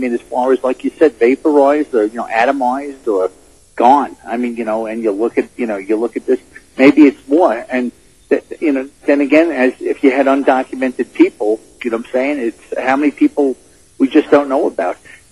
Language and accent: English; New York City, New York, United States; I grew up in Brooklyn and then Staten Island.